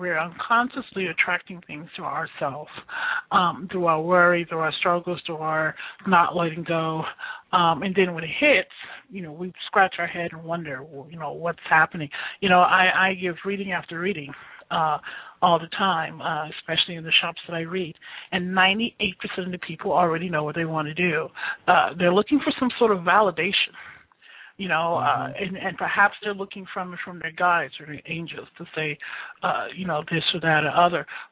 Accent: Chicago, Illinois, United States; And I'm from Chicago, and they had a columnist named Ann Landers.

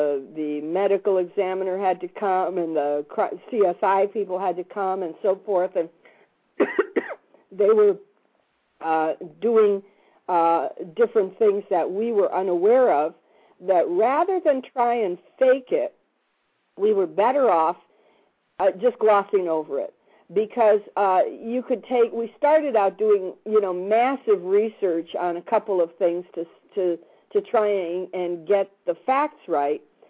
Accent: Hollywood, California, United States; also born or lived in Juneau; Of course, I grew up in Hollywood, too, so we were both very familiar with L.A. And then the second one was in Juneau, where I lived for so many years.

